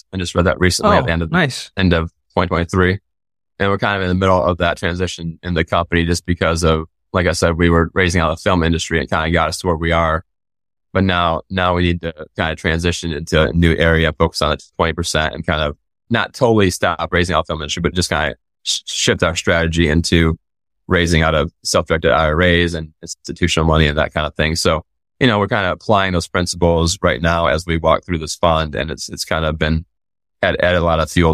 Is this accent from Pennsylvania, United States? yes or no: no; Michigan, United States; I think the worst job I ever had was I grew up in Michigan and then we had a job at a golf course driving range.